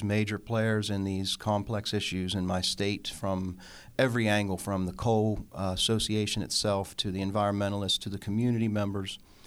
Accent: West Virginia, United States; and they visit my home state of West Virginia, and I lead them on service and learning trips.

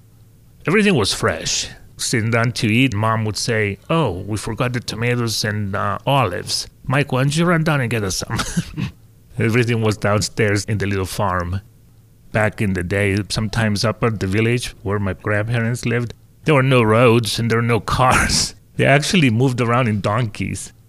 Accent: Cyprus; I'm from Cyprus, which is a small island on the Mediterranean Sea by Greece. So I'm really Greek, but I'm from the island of Cyprus.

